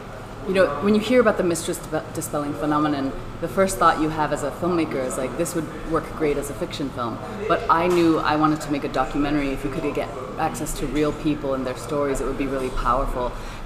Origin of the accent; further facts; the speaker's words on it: Hong Kong; I'm originally from Hong Kong